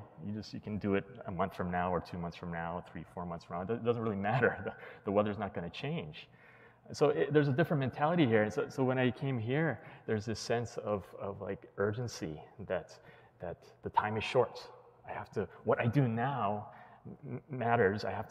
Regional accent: Hawaii, United States; also born or lived in Southern California; Well, many of you know that I'm originally from Hawaii, and I was born and raised there. And I also lived in Southern California for 10 years.

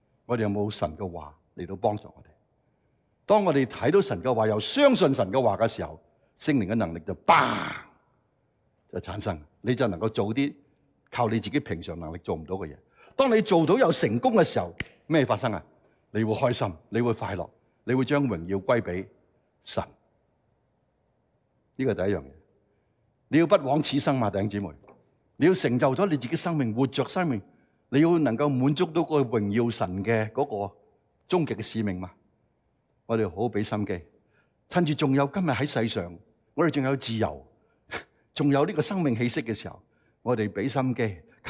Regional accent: Hong Kong; moved away; 我觉得大部分我们讲广东话都香港来的啦，有些来早有些来迟

